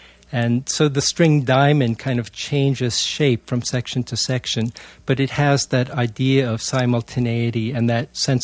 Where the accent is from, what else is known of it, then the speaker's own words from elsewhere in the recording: New York City, New York, United States; I'm Chinese American. I grew up in New York City. My father and mother grew up in Beijing in China, and they came to America during the Japanese occupation, actually, in the late 1930s.